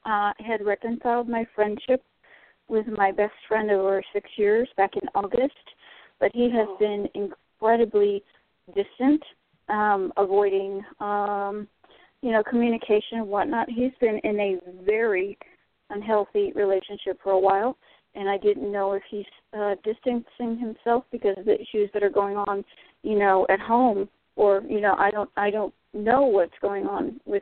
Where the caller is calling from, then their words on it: Florida, United States; Florida. I'm so sorry, Florida. We got cut off there for a moment.